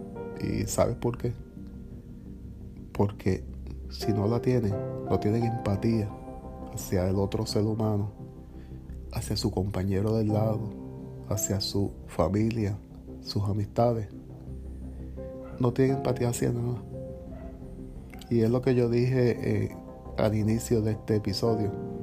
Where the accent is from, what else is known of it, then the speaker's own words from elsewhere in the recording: Manatí, Puerto Rico; Yo soy de acá, de Manatí, Puerto Rico.